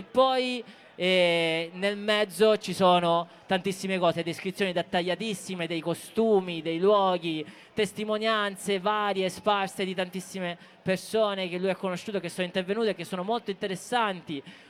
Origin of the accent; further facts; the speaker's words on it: Catania, Sicily, Italy; io sono di Catania